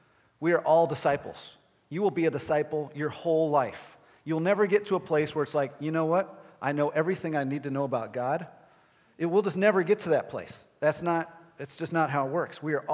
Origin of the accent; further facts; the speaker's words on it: Illinois, United States; I'm from Illinois, so best basketball player ever, Michael Jordan.